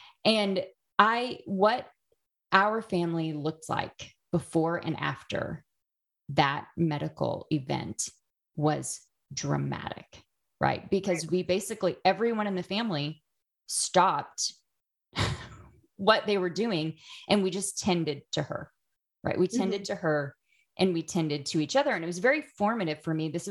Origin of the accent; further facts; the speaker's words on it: Oklahoma, United States; And we lived in my hometown is a little small town in Oklahoma where basically all of my family still lives.